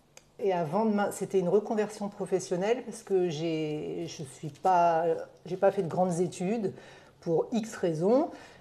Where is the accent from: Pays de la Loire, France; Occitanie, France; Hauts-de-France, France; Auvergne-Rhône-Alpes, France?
Auvergne-Rhône-Alpes, France; moved away; je suis native d'Auvergne, j'ai suivi mon mari dans le sud dans les années 1992